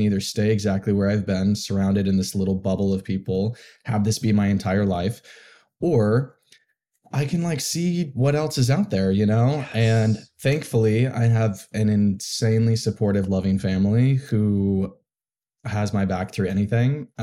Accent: Temecula, California, United States; also born or lived in Vermont; I grew up in, born in Vermont, grew up in SoCal. I grew up mostly in Temecula, which is in between San Diego and Los Angeles for people who aren't familiar.

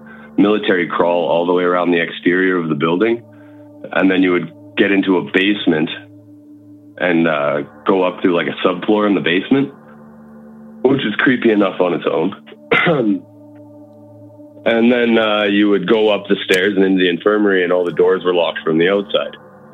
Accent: Manitoba, Canada; I'm from Manitoba.

